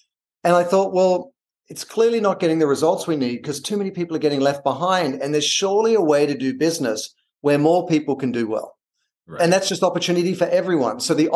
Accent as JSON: {"language": "English", "country": "Australia", "said": "as an Australian"}